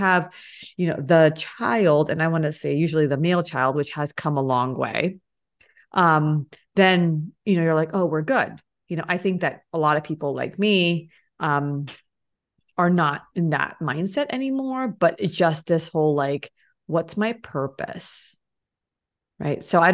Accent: United States; a lot of my clients are like me, they're born and brought up in the United States, you know?

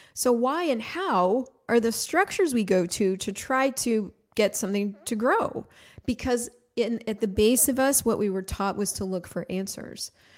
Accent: United States; so I'm American, but I've lived all over, and I was just recently in Latin America.

